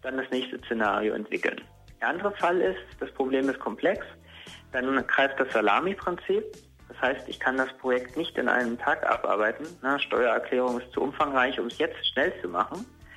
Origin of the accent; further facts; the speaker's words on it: Lusatia, Germany; Also ich komme aus der Lausitz, ist ja Turnregion, war also Kunstturner